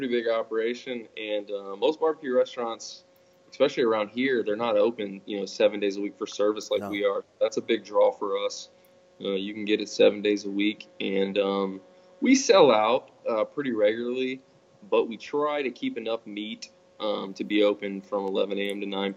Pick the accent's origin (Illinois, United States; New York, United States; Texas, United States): Texas, United States; Lockhart; So I was raised in Lockhart, Texas. You know, I went to high school there, spent my whole life there.